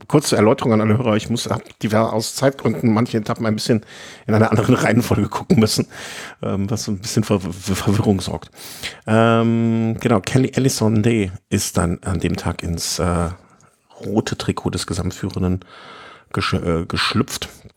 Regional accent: Switzerland; Ja, ich bin ein Schweizer.

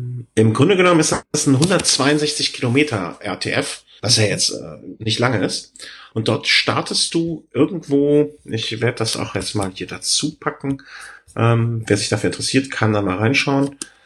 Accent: London, United Kingdom; now in Germany; ich bin aus London und einmal diesen Besuch im Lake District nicht hinausgekommen

